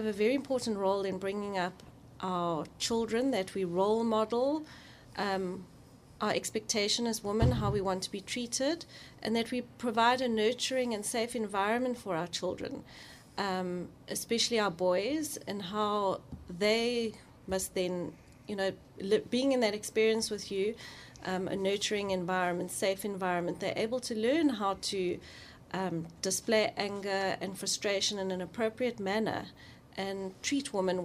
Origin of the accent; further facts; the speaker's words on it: Eastern Cape, South Africa; now in Western Cape, South Africa; I grew up in the Eastern Cape. I consider myself an Eastern Cape girl, even though I have been in the Western Cape for longer.